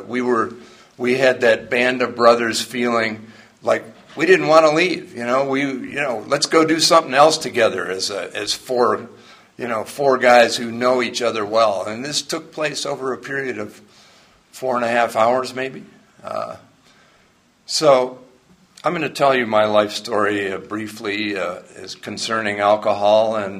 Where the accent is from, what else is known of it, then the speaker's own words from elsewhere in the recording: Huntington, New York, United States; born there; I came from a good family. I was born in Huntington, New York, out on Long Island.